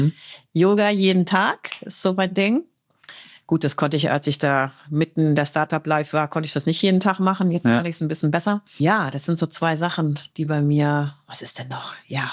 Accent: Heidelberg, Baden-Württemberg, Germany; also born or lived in Dublin / London; now in United States; Also ich bin ja Heidelbergerin, bin dort geboren, das ist einfach meine Heimatstadt, ne?

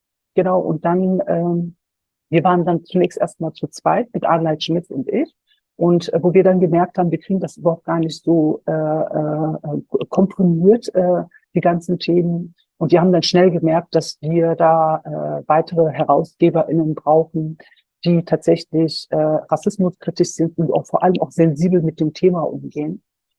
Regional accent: Solingen, North Rhine-Westphalia, Germany; ich bin selber Solingerin. Ich bin gebürtige Solingerin und ich war damals 19 Jahre alt, als der Brandanschlag verübt wurde.

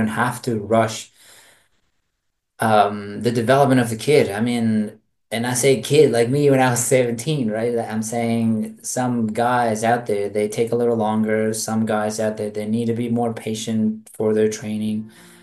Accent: Quilpué, Valparaíso, Chile; English is a second language; I am 32 years old and I am from Chile. I started gymnastics when I was around 9 years old in Quilpué.

